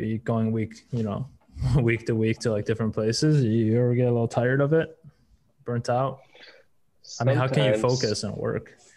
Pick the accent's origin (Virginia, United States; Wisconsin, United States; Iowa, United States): Wisconsin, United States; I grew up in Wisconsin.